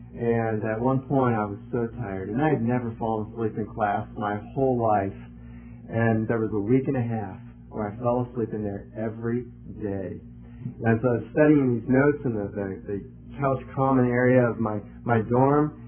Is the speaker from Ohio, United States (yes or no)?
yes; Ohio, United States; he was from New York, I was from Ohio, far away from our homes down in Florida